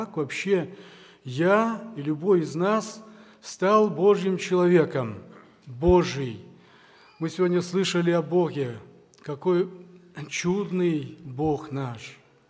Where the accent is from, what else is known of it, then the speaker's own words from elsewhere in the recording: Brest, Brest Region, Belarus; Я служитель церкви из Белоруссии, из Бреста.